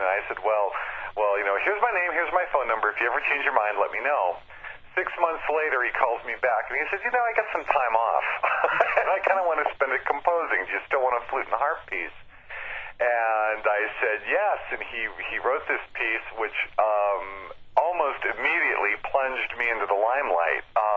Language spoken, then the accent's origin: English; Ohio, United States; I'm from Ohio, and I really like your music